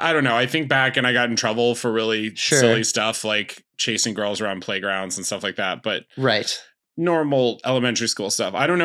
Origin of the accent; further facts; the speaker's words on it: Northeast, United States; I like to tell people I am from the Northeast.